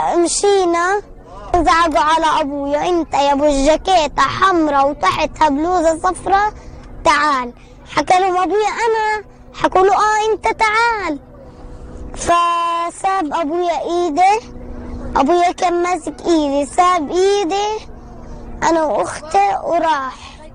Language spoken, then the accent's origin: Arabic; Gaza, Gaza Strip, Palestine; إحنا نازحين من غزة من منطقة الزيتون، أنا عمري 10 سنين.